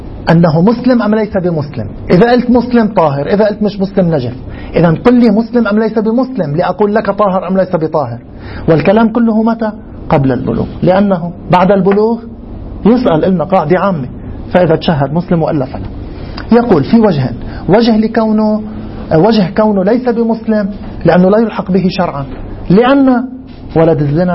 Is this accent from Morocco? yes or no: no; Lebanon; مثل ما صار عندنا بلبنان